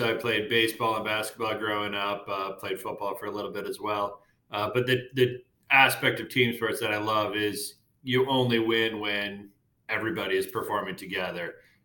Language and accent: English; Madison, Wisconsin, United States; So I grew up in Madison, Wisconsin, so a long ways from where I am right now.